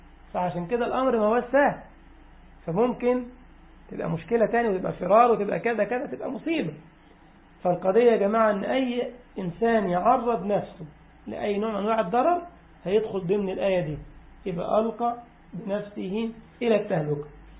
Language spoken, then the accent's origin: Arabic; Egypt; في بلادنا اللي ممكن جاء من المغرب، جاء من الجزائر، جاء من تونس، جاء أنا جاي من مصر، ده جاي من ليبيا